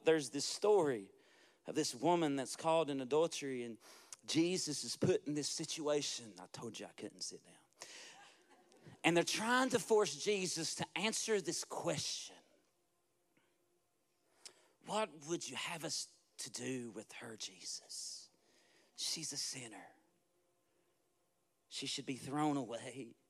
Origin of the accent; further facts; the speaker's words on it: Kentucky, United States; I mean, I'm from Kentucky, but Tennessee people talk funny too.